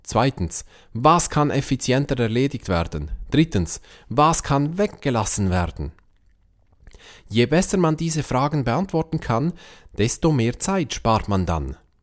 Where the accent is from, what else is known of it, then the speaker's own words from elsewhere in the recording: Switzerland; Nun, in der Schweiz sagt man, man kann nicht den Fünfer und das Weckli haben. Oder in meinem Dialekt, man kann nicht das Fünfi und das Weckli haben.